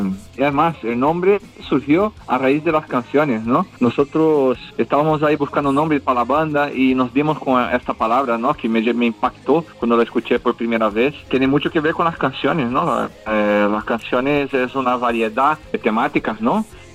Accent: Brazil; Spanish is a second language; moved away as an adult; now in Spain; yo soy brasileño, yo llevo acá en España más de 20 años. El acento no se me quita, es algo ya que lo doy por asimilado.

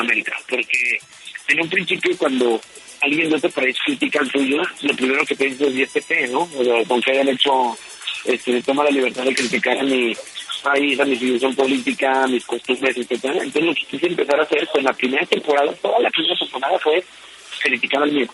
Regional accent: Chihuahua, Mexico; como lo tuvimos nosotros aquí en México, en Chihuahua, de donde yo soy oriundo.

